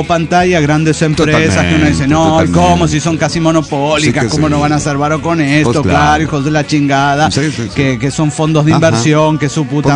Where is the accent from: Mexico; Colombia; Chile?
Mexico; Mexicali, Baja California; Saludos, nave, desde la antesala del infierno Mexicali, que es donde van las almas pecadoras para irse adaptando al infierno. Ahí en ese hoyo caliente, en la frontera Mexicali Baja Califas